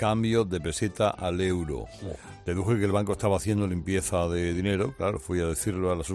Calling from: Madrid, Community of Madrid, Spain; de Madrid.

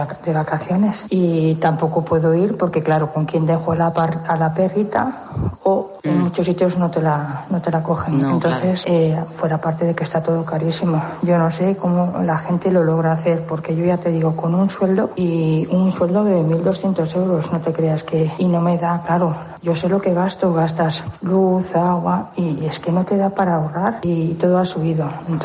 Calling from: Santander, Cantabria, Spain; de Santander y yo pues no me puedo ir de vacaciones porque tengo solo un sueldo de limpiadora

